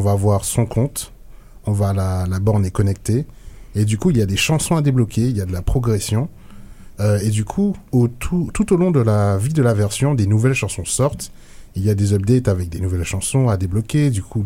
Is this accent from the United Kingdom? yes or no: no; Guadeloupe, France; Je viens de Guadeloupe et la musique traditionnelle était ancrée dans la famille.